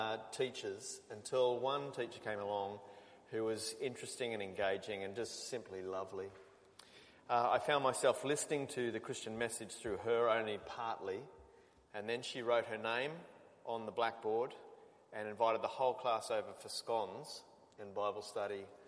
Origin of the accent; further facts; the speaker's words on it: Sydney, New South Wales, Australia; I grew up in Sydney, Australia. And it was compulsory in Sydney, Australia, when I was growing up, to have religious education in one lesson a week in high school and in primary school.